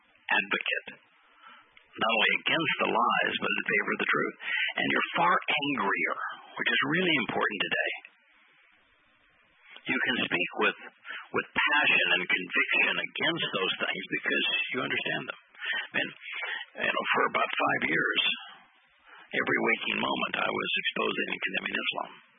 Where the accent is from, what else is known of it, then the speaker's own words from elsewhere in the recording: United States; I was very religious as a Christian. I was very patriotic as an American.